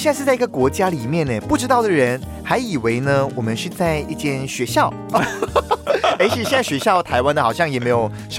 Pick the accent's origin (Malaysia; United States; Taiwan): Malaysia; 就是像我们马来西亚人呢，我们可能要去一些公家单位办事情啊